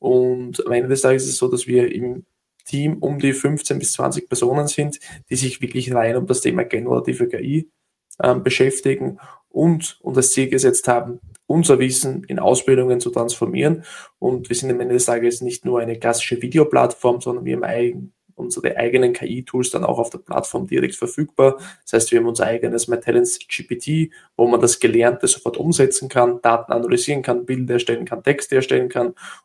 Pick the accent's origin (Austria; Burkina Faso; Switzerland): Austria; accent: Austrian; ich komme nicht aus Deutschland, sondern aus Österreich. Ja, also bitte verzeiht mir den österreichischen Dialekt.